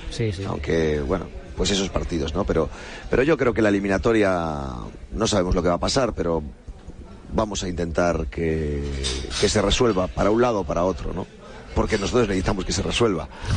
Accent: Galicia, Spain; accent: Galician; un poco el acento gallego, y cuando voy a Galicia, me dicen que no saben de dónde, pero que ya no tengo acento gallego.

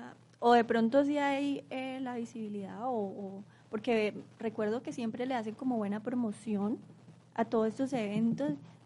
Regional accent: Colombia; los colombianos somos arriesgados y nos gusta como experimentar

